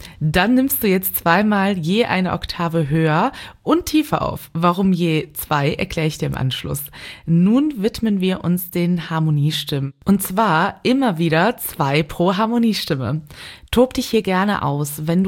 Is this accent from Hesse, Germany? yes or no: no; Cologne, North Rhine-Westphalia, Germany; born there; ich als geborene Kölnerin